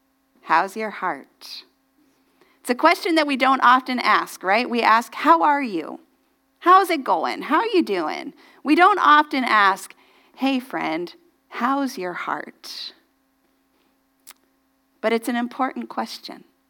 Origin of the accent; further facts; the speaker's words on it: United States; I'm like, I'm American. Never once have I heard it said that way.